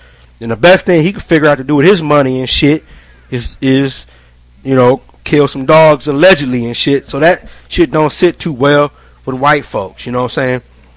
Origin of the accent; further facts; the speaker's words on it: Cleveland, Ohio, United States; That nigga from Cleveland, too. I'm from Cleveland.